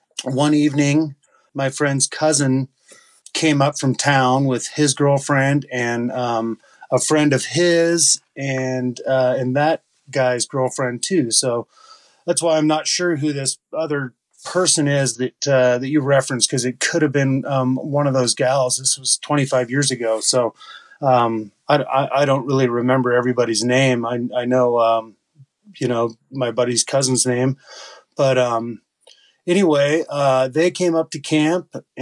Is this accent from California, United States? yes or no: no; Bend, Oregon, United States; So it was the fall of 1996, and at the time, I grew up in Bend, Oregon.